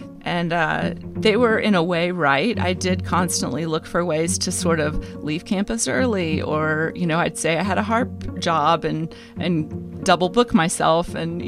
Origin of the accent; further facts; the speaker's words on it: the South, United States; You know, I'm from the South, so writing letters has always been a big part of my upbringing.